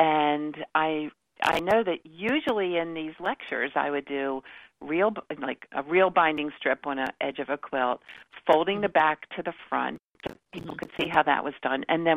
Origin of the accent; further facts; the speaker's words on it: Baltimore, Maryland, United States; I was born in Baltimore. I grew up in Baltimore. I've lived in Baltimore all my life.